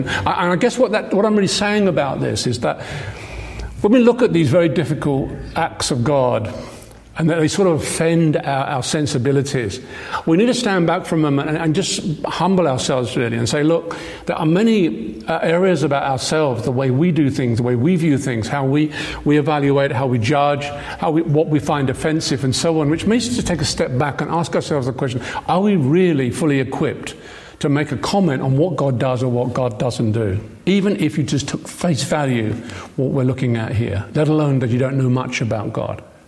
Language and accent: English; Lambeth, London, United Kingdom; born there; I was born in Lambeth. I was born in the East End. And I used to speak like that, and I worked for years to try and get rid of it.